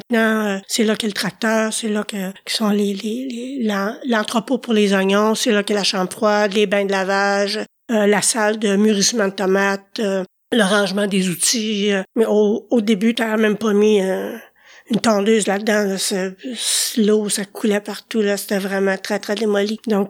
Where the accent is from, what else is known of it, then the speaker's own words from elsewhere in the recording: Quebec, Canada; moi, je suis originaire du Saguenay, mais pendant toute mon enfance, on venait à Sainte-Flavie.